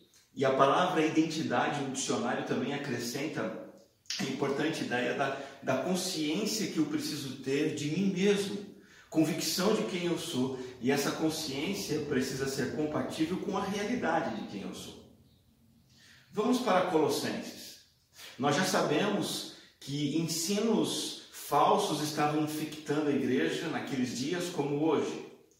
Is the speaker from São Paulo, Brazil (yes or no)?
yes; São Paulo, Brazil; born there; sou brasileiro, nascido em São Paulo.